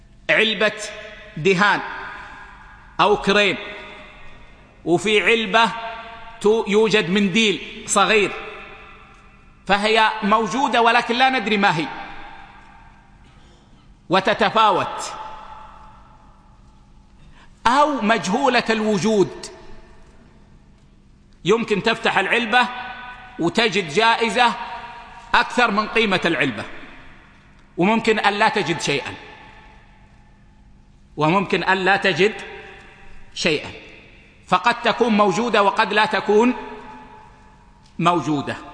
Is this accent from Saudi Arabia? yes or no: yes; Saudi Arabia; هذه صارت عندنا في السعودية ولا أدري حصلت عندكم